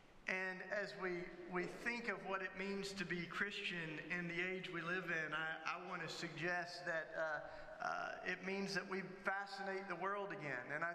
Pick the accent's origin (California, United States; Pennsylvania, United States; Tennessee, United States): Pennsylvania, United States; Philadelphia; also born or lived in Camden; But I came from Philadelphia and Camden, where we have a Irish Catholic parish we're a part